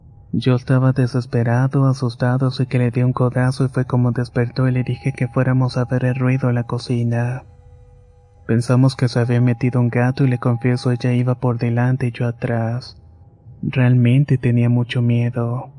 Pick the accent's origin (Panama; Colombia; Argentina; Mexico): Mexico; León, Guanajuato; Actualmente tengo 27 y soy de León, Guanajuato.